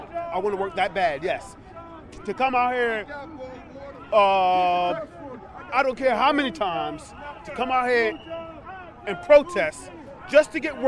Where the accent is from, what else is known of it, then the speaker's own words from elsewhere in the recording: Washington, District of Columbia, United States; Southeast.